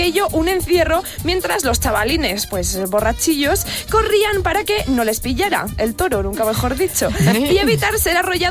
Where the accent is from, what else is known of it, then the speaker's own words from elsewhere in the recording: Luarca, Asturias, Spain; he dicho, pues voy a hacer las de mi pueblo, que son curiosas de narices